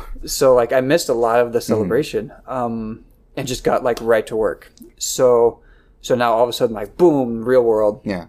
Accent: Riverside, United States; I had an internship at a really cool engineering firm in my hometown, Riverside, and it was going really well.

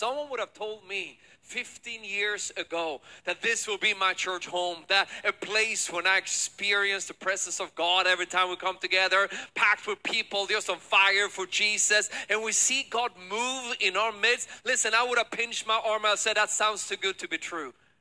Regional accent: Sweden; English is a second language; moved away as an adult; now in United States; And born and raised in Sweden, came to America 10 years ago. So you may, maybe, perhaps pick up a slight little accent somewhere when I speak. It's because I speak also better Swedish than you speak is Swedish

